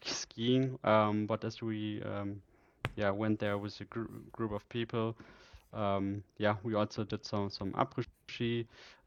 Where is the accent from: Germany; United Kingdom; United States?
Germany; Bremen; English is a second language; so when with friends from Bremen, from my hometown, and when we arrived in Bremen